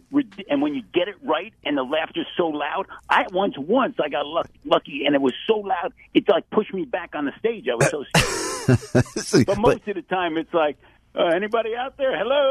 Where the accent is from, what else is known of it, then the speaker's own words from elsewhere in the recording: Plainfield, New Jersey, United States; You know, I'm from Plainfield.